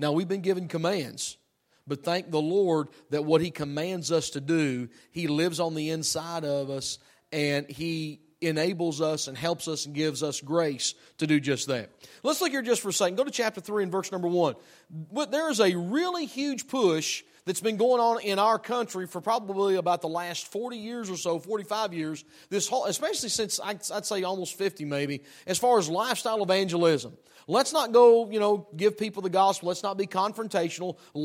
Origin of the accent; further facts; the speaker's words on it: United States; I'm an American. I'm a gun owner.